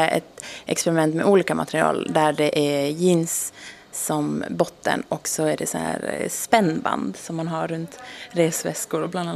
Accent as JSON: {"language": "Swedish", "region": "Åland", "country": "Finland", "tie": "born or raised there", "said": "jag ser både på mig och mitt hantverk som ett slags ambassadörskap för min hemö då, Åland."}